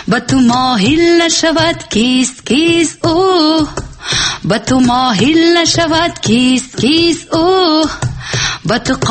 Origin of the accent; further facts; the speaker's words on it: Tajikistan; first language Tajik; تمام ملتی که در بر من هستند مثلا دونن که زبان تاجیکی زبان مادری من چیست.